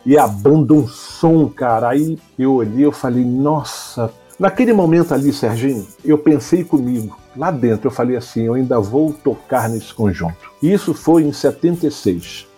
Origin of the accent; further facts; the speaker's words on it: Rio de Janeiro, Brazil; Eu nasci em Guadalupe, no subúrbio do Rio, e lá nós montamos um grupo.